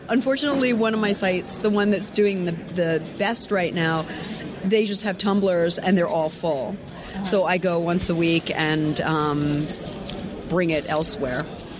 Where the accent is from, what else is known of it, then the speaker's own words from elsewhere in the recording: New York City, New York, United States; I'm from New York City